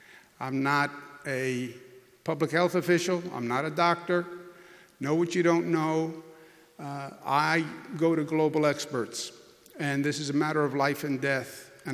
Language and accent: English; Queens, New York, United States; I'm a child of an outer borough. I'm from Queens.